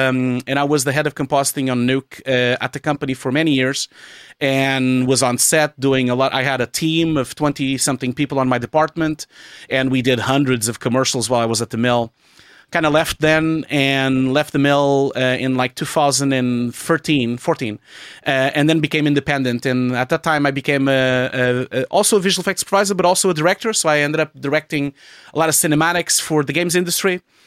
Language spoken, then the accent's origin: English; Portugal; but I'm originally from Portugal.